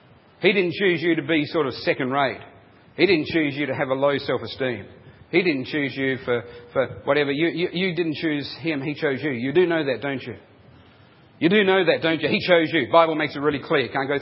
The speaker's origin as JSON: {"language": "English", "region": "South Australia", "country": "Australia", "said": "Now I come from South Australia and there are no convicts in South Australia, so we're a free state, so that's okay."}